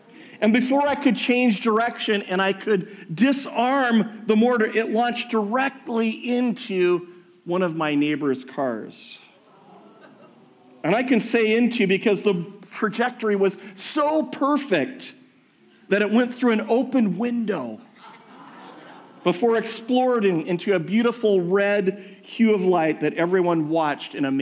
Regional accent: United States; And growing up in America, that's where I grew up, I loved the 4th of July.

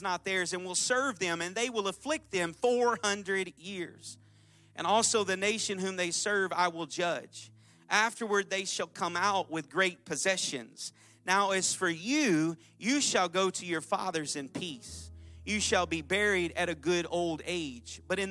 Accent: Portland, Oregon, United States; I have Starbucks, or I'm from Portland, a really good coffee in my hands.

